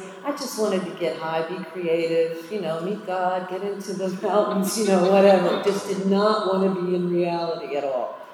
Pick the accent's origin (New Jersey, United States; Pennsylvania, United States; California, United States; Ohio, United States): New Jersey, United States; also born or lived in Tampa, Florida; Well, I was born here in Tampa. And when I was about 6 years old, my parents divorced, and my mother whisked us out of school. Next thing you know, we're in New Jersey.